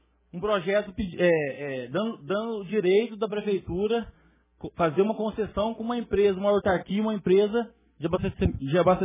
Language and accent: Portuguese; Jaci, São Paulo, Brazil; sou de Jaci, todo mundo sabe dos meus familiares